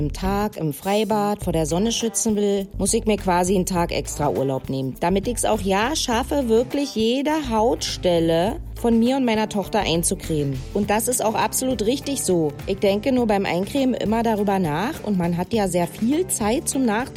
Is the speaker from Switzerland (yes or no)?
no; East Germany, Germany; Ich komme ja aus der DDR